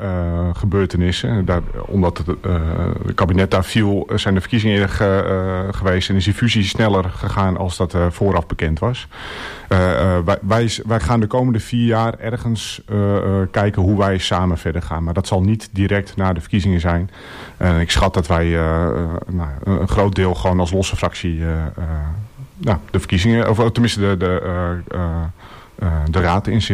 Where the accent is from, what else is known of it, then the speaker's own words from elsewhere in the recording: Oudeschild, North Holland, Netherlands; Ik kom uit Oudeschild, woon met mijn vrouw en mijn dochter nog.